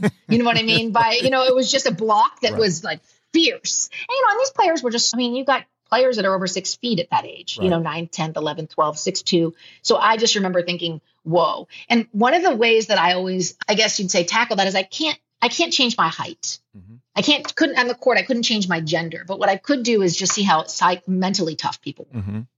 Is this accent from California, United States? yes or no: yes; California, United States; And growing up in California, we were outside a lot.